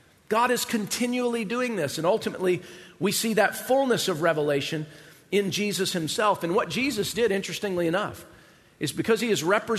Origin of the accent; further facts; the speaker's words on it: Georgia, United States; I know that I'm originally from Georgia, and that probably shocks everyone because you have this idea of what Southerners do and don't like.